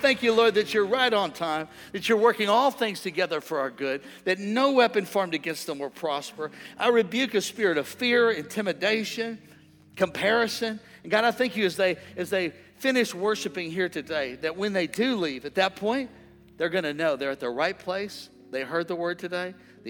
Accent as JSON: {"language": "English", "town": "St. Louis", "region": "Missouri", "country": "United States", "tie": "born or raised there", "said": "I grew up super poor in St. Louis. We didn't have any money."}